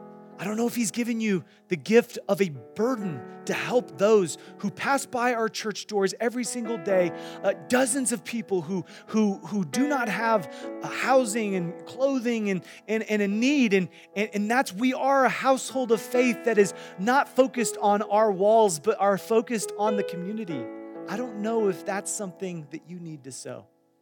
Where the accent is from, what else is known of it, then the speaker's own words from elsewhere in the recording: Iowa, United States; Well, I grew up in Iowa, and all around where I grew up were corn farms.